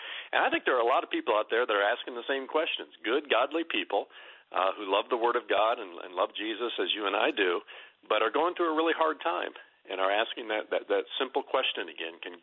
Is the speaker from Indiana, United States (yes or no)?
yes; Fort Wayne, Indiana, United States; he started a church in my hometown of Fort Wayne, Indiana.